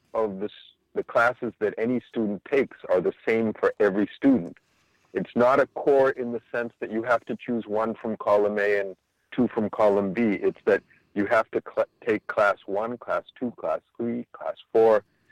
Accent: Boston, Massachusetts, United States; I was born in Boston.

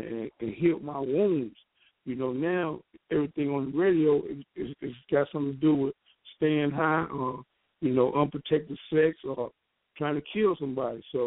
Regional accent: South San Francisco, California, United States; I grew up in South San Francisco with pools in the backyard

